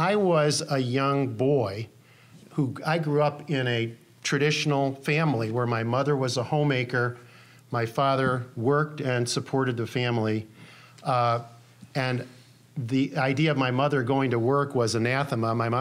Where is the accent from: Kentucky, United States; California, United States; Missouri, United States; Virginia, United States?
Missouri, United States; St. Louis; When I grew up in St. Louis, I didn't even know how segregated St. Louis was.